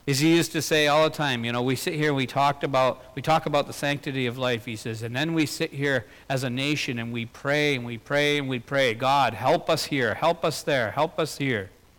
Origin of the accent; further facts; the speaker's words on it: Tapiola, United States; I come from Tapiola, so I'll pick on myself.